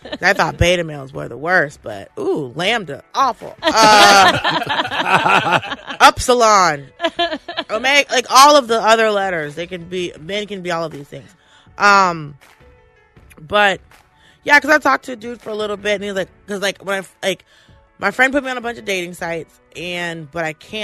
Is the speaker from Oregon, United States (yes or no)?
no; Atlanta, Georgia, United States; Because, I grew up in Atlanta. Like, Atlanta's a very diverse city regardless of what people have never been there think it's not, but it is.